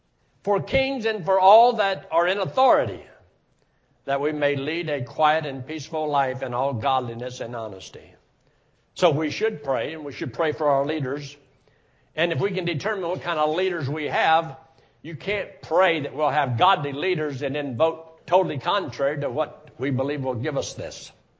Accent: United States; born there; And I was born in America, and my first birth is a physical birth.

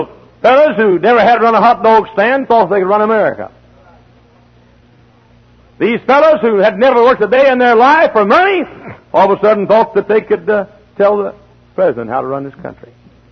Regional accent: Dallas, Texas, United States; Town of about 100,000 people, about the size of Hammond, right outside of my hometown of Dallas.

